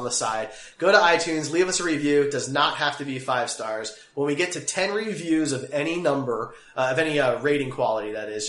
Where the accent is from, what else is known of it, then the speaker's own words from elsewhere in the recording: Kansas City, Missouri, United States; You know, we're from Kansas City, right?